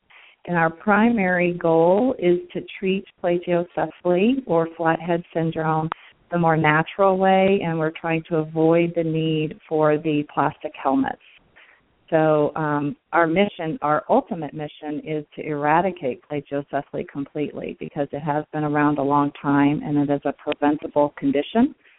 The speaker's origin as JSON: {"language": "English", "region": "Colorado", "country": "United States", "tie": "born or raised there", "said": "I grew up in Colorado, and I was an only child, so I did a lot of playing outside, and we would go to the mountains every weekend"}